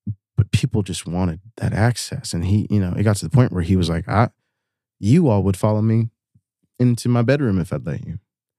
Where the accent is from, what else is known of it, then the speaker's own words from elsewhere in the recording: Ontario, Canada; And I grew up in Chemical Valley.